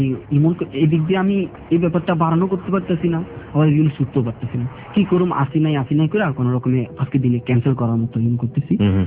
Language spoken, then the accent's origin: Bangla; Comilla, Chittagong Division, Bangladesh; India আমাদের Comilla border side